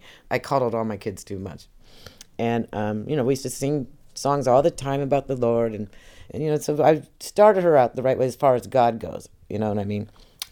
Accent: Plattsburgh, New York, United States; born there; I was born in Plattsburgh Air Force Base, New York, so I'm considered an Air Force brat.

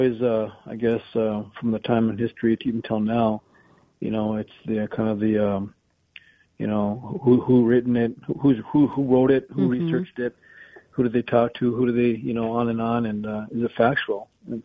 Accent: Standing Rock, United States; So it's going to be an exciting moment, personally for my tribe as well. I mean, I'm from Standing Rock, and I'm really excited to.

